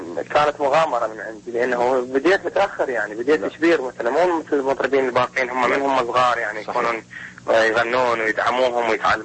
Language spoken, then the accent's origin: Arabic; Iraq; now in Dubai, United Arab Emirates; صارت ظروف العراق يعني وطلعنا من العراق وتغربنا من بلد البلد وقطعنا يعني صارت تقريبا 9 سنين